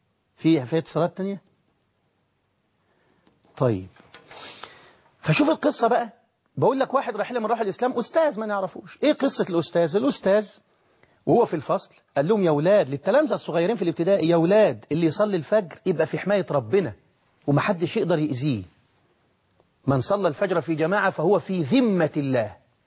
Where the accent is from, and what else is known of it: Egypt